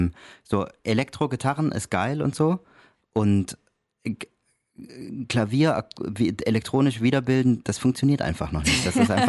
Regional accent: Tübingen, Baden-Württemberg, Germany; also born or lived in Gelsenkirchen / Denmark; Also ich bin in Gelsenkirchen geboren, habe dann einige Jahre in Dänemark gelebt und habe dann in Tübingen Abitur gemacht.

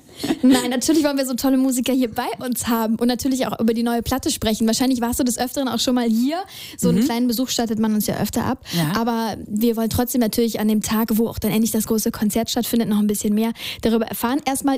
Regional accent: Lower Saxony, Germany; now in Berlin, Germany; Ich komme ja eigentlich auch aus der Lüneburger Heide und früher fand ich Hamburg immer aufregend.

